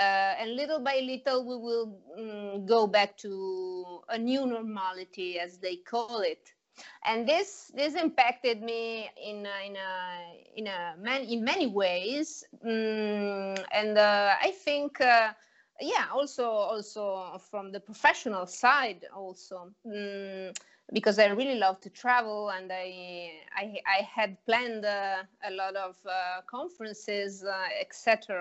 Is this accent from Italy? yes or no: yes; Italy; Yeah, I am from Italy.